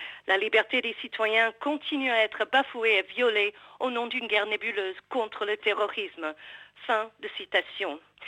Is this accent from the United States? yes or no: yes; United States; now in Lyon, France; en tant qu'Américaine expatriée à Lyon